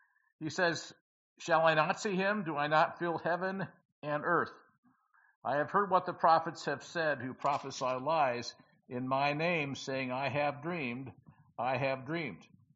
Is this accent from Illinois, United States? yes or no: yes; Illinois, United States; I grew up in Tornado Alley back in central Illinois, and I remember feeling that and seeing those.